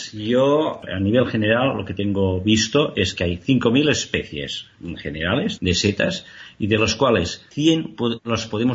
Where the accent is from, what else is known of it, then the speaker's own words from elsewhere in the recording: Catalonia, Spain; Mira, en mi tierra, aquí en Cataluña, hicieron un programa